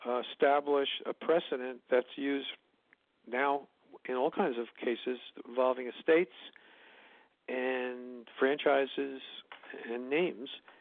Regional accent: New York, United States; My family comes from Philadelphia, where they call it …, but where I grew up in New York, we're known as ….

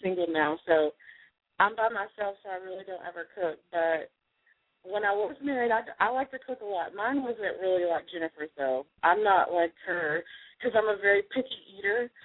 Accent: Texas, United States; I'm from Texas.

